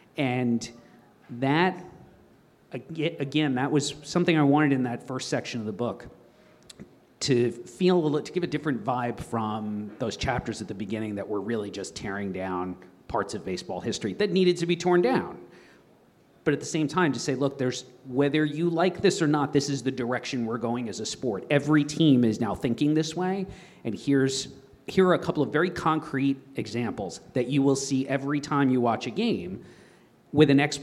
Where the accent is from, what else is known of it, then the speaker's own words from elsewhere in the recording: New York, United States; I grew up on Long Island. Newsday was the daily paper, and the Yankees and Mets broadcasters.